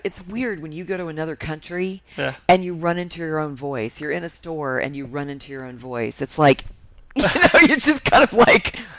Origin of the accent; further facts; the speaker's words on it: Florida, United States; also born or lived in Dallas; Well, I mean, I grew up in Florida. Yeah. I grew up my whole life near the water